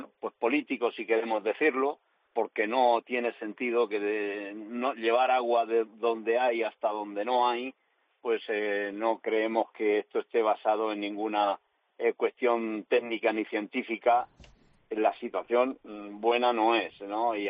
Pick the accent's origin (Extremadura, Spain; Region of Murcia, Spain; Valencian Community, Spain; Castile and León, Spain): Region of Murcia, Spain; Caravaca de la Cruz; en mi tierra, en Caravaca